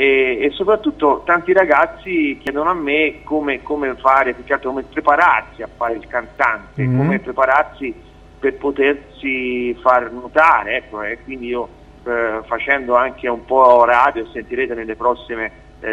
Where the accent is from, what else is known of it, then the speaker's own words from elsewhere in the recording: Poggibonsi, Tuscany, Italy; also born or lived in Naples; sono nato a Napoli e vivo da tanto tempo, ero piccolino in Toscana, a Poggibonsi, vicino a San Gimignano